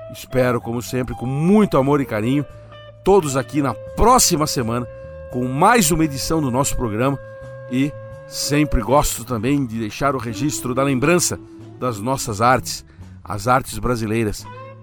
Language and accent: Portuguese; Brazil; que realmente é muito importante para nós como brasileiros.